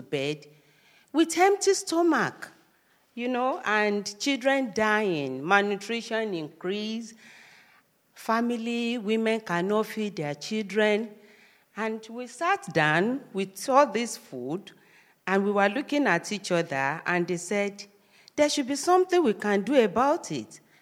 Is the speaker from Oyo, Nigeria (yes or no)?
yes; Ibadan, Oyo, Nigeria; We came from Nigeria and from this town called Ibadan.